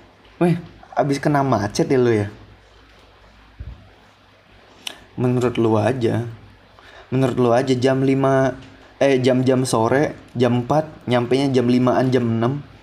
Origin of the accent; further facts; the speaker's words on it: Pontianak, West Kalimantan, Indonesia; Di Jakarta. Sama di Pontianak, kampung halaman gue.